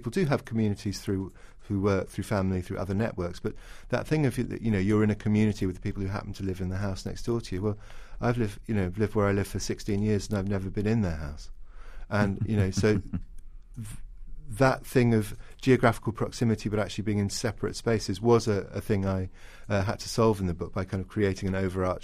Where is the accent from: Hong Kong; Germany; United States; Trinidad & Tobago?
Hong Kong; I mean, I grew up in Hong Kong and first travelled through London in the 70s